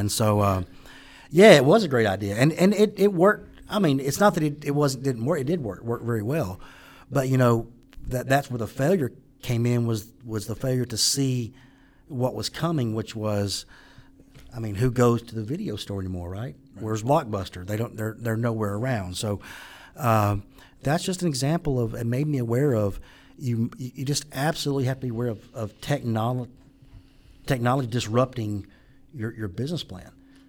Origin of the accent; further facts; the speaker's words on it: Mississippi, United States; moved away; You can tell by the accent that I'm not from anywhere close by. So I moved here. I was born in Mississippi. Grew up there, part of a firm. Moved here in 2000